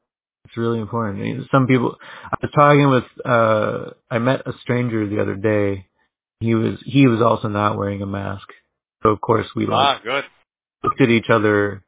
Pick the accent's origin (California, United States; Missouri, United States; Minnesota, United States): Minnesota, United States; Minneapolis; Yeah, I'm from the Twin Cities.